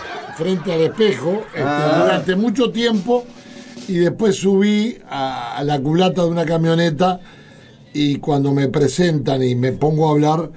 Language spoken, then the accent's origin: Spanish; Paysandú, Uruguay; Yo salí de Paysandú pobre políticamente